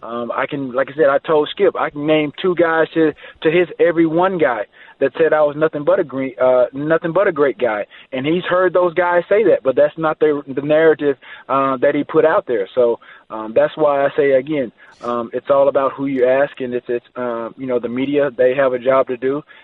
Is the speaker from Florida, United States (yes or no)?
no; Alexander City, Alabama, United States; I'm from Alexander City, Alabama, small school, small. Came from a small town. Went to a small college.